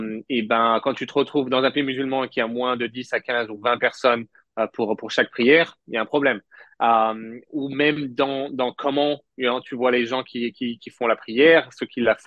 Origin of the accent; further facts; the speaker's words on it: France; Ça, je pense que c'est ce qui me manquait moi à l'époque quand j'ai grandi en France.